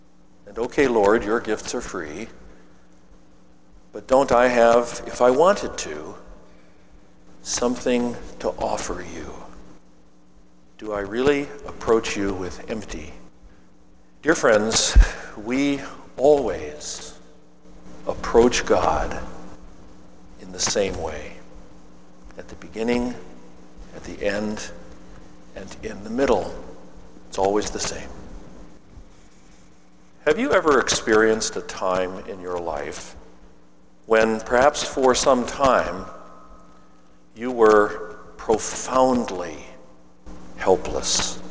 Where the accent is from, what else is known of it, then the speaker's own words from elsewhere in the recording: United States; I'm an American. We're a can-do kind of people.